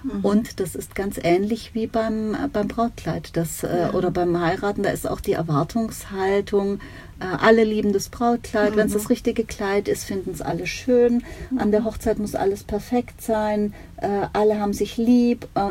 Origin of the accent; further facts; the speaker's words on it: Baden-Württemberg, Germany; Als Schwabe